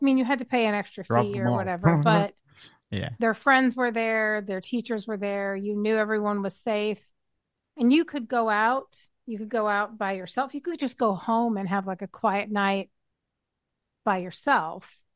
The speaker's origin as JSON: {"language": "English", "region": "Kentucky", "country": "United States", "tie": "born or raised there", "said": "I grew up in Kentucky, so..."}